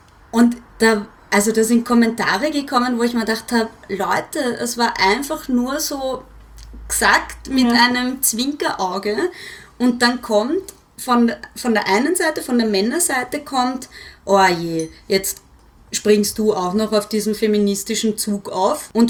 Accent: Vienna, Austria; dass ich nirgends sagen wollte und dann teilweise auch wirklich nicht gesagt habe, dass ich aus Wien bin. Ich habe dann sehr schnell Dialekte angenommen.

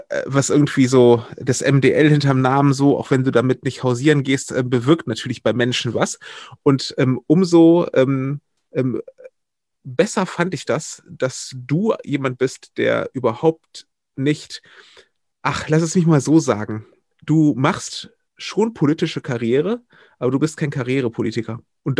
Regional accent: Wuppertal, North Rhine-Westphalia, Germany; also born or lived in Berlin / Brandenburg / Oldenburg; now in Kamp-Lintfort, Germany; ich bin gebürtiger Wuppertaler und dann, nachdem ich dort meine Jugend verbracht habe, meine Schule abgeschlossen habe

